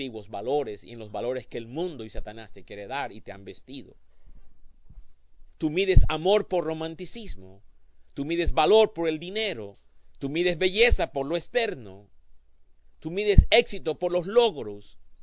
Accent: Colombia; now in United States; nací en Colombia, crecí en Colombia hasta ciertos años, luego vine de joven acá a Estados Unidos.

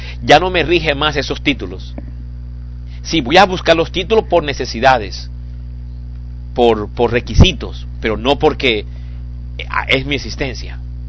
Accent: Colombia; tengo cara colombiana, estómago colombiano, pero no soy más colombiano.

